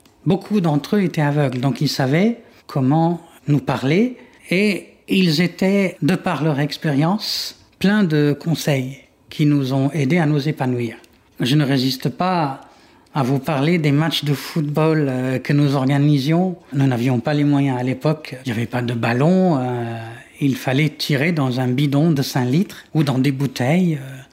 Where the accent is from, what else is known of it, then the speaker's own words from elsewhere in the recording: Ghardaïa, Ghardaïa Province, Algeria; Mon enfance à Gardaïa se partageait entre l'écoute de la radio jusqu'à pratiquement la scolarisation et l'exploration de l'espace qui m'entourait. J'étais dans une famille francophone. Mes parents ont fait l'école coloniale.